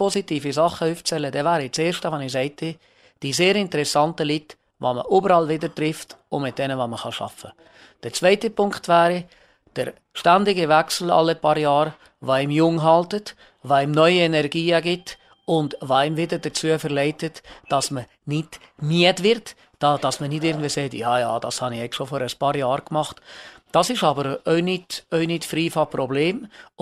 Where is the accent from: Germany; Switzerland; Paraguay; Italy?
Switzerland; wir als Schweizer